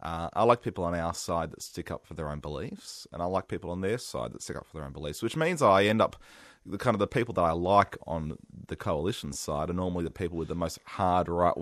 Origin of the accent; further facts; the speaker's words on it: New South Wales, Australia; I grew up in the Blue Mountains.